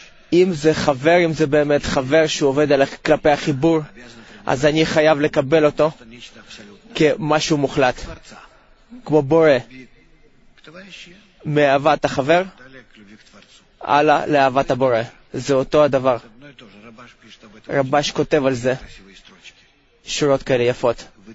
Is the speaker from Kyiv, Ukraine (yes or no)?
yes; Kyiv, Ukraine; אני מקייב.